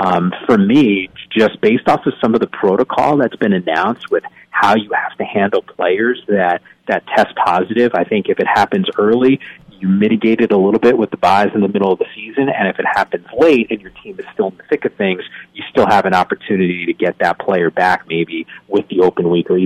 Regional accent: Northeast, United States; both of us growing up in the Northeast, and we've had the jokes over the years with the Knicks

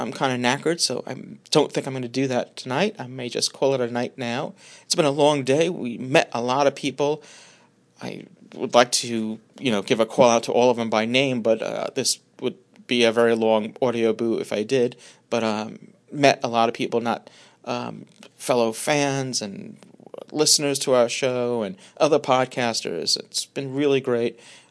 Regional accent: Northeast, United States; I'm from the Northeast, so that's...

